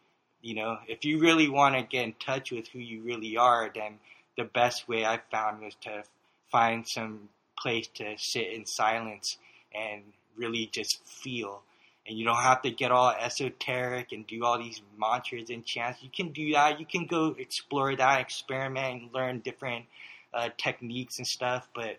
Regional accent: San Francisco, California, United States; growing up in San Francisco and in an Asian family, Filipino, we had a lot of sort of like Buddhas around the house.

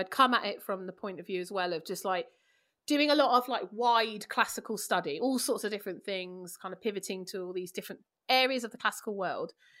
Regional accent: London, United Kingdom; I mean, I'm from East London, you know, we don't have them knocking around our landscape, and there's none in England

